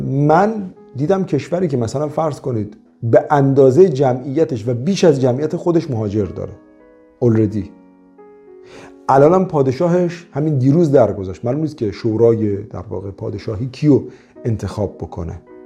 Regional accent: Iran; ولی چون ما ایرانی هستیم، حالا یا پاس ایرانی هم داریم

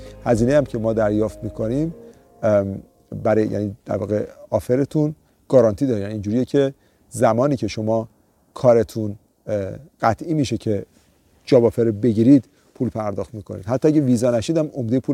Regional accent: Iran; البته چون ما ایرانی هستیم

